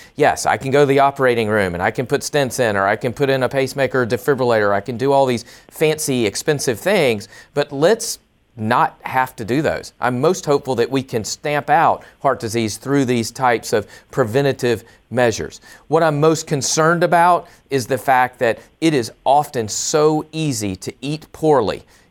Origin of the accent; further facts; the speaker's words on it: the South, United States; Well, I'm from the South as well